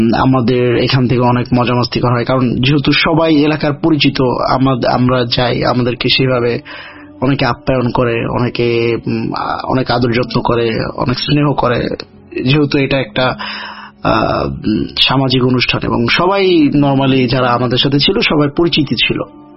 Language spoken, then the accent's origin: Bangla; Khulna, Khulna Division, Bangladesh; now in Dhaka, Bangladesh; আমার দাদাবাড়ি এলাকা হচ্ছে পিরোজপুরের কাউখালী থানাতে, এবং আমার জন্ম বেড়ে ওঠা এবং পরবর্তীতে আমাদের বাড়ি হচ্ছে খুলনাতে।